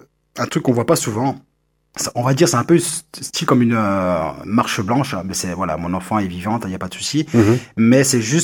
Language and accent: French; Madeira, Portugal; Et moi, je viens de l'île de Madère.